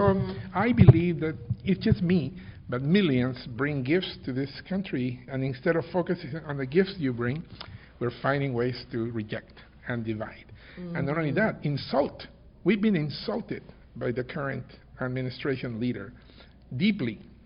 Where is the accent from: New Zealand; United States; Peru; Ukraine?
Peru; moved away; when I came from Peru, I missed the plane that came to, you know, so I ended up in Miami.